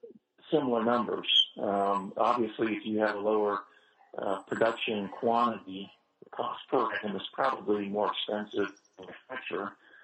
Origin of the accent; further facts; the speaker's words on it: Florida, United States; now in Plano, United States; Well, I live in Plano, Texas, which is just north of Dallas. Well, actually, I'm from Florida originally.